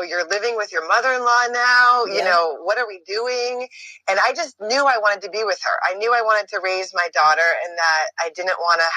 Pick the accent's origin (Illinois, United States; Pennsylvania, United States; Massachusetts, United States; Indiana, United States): Massachusetts, United States; Well, you know, you and I know you grew up on the Cape and I grew up here in Western Mass.